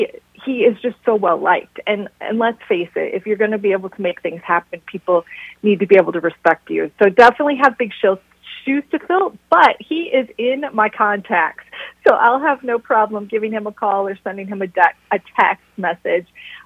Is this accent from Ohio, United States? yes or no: no; Greene, Iowa, United States; I am an Iowa native. I was raised in Greene, which is in Butler County, a small community between Mason City and Waterloo.